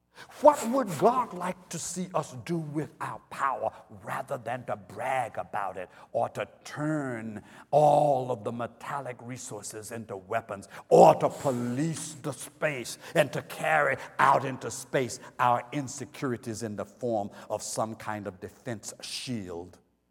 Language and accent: English; North Carolina, United States; But anyway, I'm from North Carolina anyway.